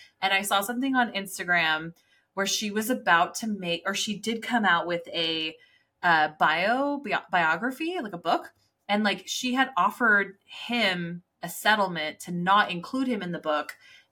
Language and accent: English; United States; But because I'm American, I need to double that bitch.